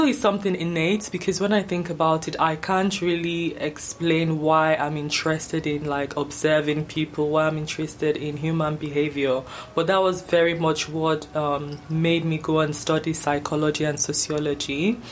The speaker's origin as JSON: {"language": "English", "region": "Lagos", "country": "Nigeria", "tie": "born or raised there", "said": "my childhood growing up in Lagos, Nigeria, and just what that was like for me"}